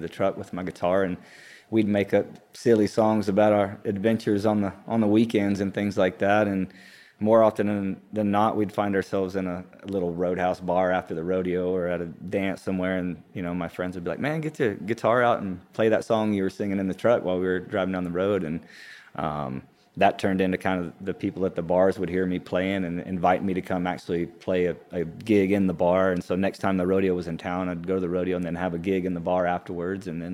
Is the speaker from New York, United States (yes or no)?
no; Texas, United States; also born or lived in Hobbs, New Mexico; I was born in Hobbs, New Mexico. Grew up in West Texas, around Midland and Odessa, and kind of all over Texas. My family moved around quite a bit.